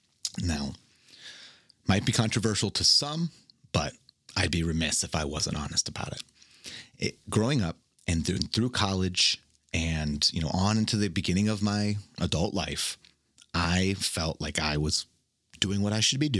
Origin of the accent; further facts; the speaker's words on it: Ohio, United States; now in Denver, United States; Growing up in Ohio, I then went to college at Kent State, where I got my economics degree. After college, I moved out to Denver